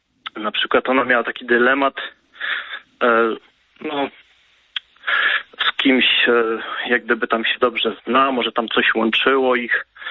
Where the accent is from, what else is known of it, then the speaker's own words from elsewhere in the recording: Masovian Voivodeship, Poland; Jestem z Mazowsza